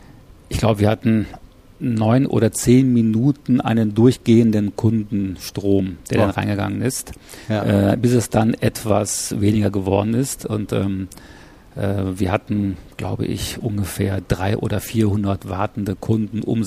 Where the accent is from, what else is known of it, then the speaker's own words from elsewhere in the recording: Mülheim an der Ruhr, North Rhine-Westphalia, Germany; Ich komme aus Mülheim. Ich bin aufgewachsen in Mülheim an der Ruhr, im Ruhrgebiet, habe dort 30 Jahre lang auch gelebt.